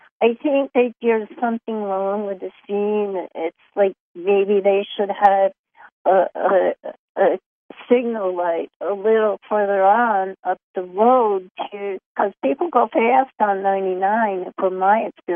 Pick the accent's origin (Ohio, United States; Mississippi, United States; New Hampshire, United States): Ohio, United States; Hi, hi, it's everybody. … from Ohio.